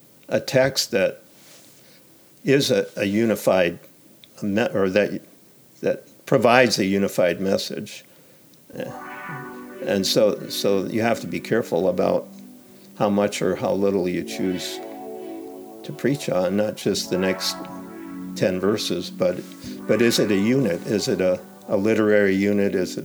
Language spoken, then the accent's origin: English; New York, United States; Yeah, I grew up in New York State and went to college in Massachusetts.